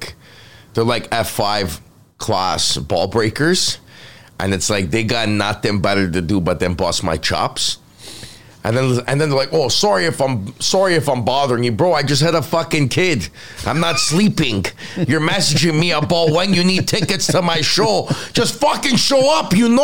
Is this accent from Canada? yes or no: yes; Canada; I'm a Canadian comedian.